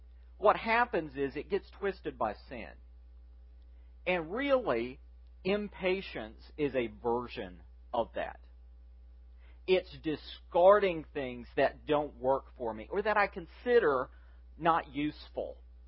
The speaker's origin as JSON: {"language": "English", "region": "the South", "country": "United States", "said": "And I call it the black rot because I'm a Southerner. We put the on everything."}